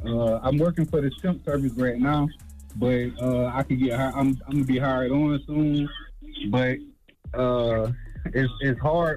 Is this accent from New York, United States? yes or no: no; Aiken, South Carolina, United States; I'm from South Carolina, too, man.